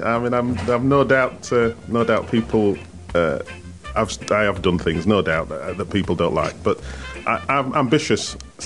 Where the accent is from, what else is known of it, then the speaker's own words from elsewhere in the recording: Wakefield, Yorkshire and the Humber, United Kingdom; Most 90% of the people that I grew up with in Wakefield were lovely people